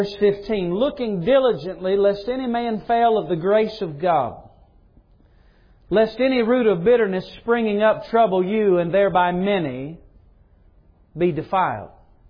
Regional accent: the South, United States; Now you have to remember, I was born and raised in the South. We're always friendly. We nod our head. We raise our eyebrows.

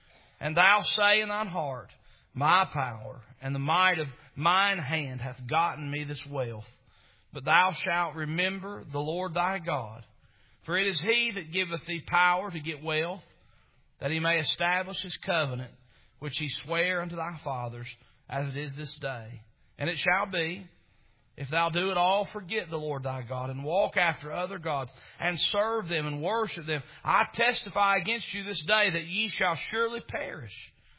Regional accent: Chilhowie, Virginia, United States; And I'm a redneck from Chilhowee, Virginia. I'd not ever dreamed I'd ever go to New York City.

